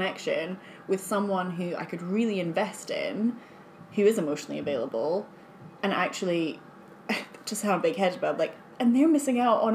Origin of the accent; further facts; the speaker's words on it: Edinburgh, Scotland, United Kingdom; now in London, United Kingdom; So I grew up in Edinburgh.